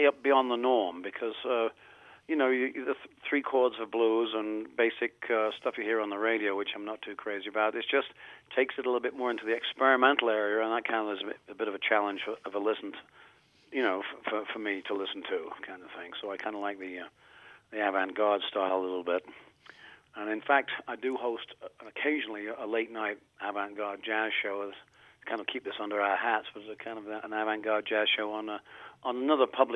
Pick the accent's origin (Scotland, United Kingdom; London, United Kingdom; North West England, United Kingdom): North West England, United Kingdom; Manchester; moved away as an adult; also born or lived in Bridgeport, United States; now in Denver, United States; I've been in Denver, Colorado for about 30 years. I came over here in 81, but I was originally born and raised in Manchester, England. I stayed briefly in the late 50s in Connecticut for a couple of years in Bridgeport, and then we moved back to UK.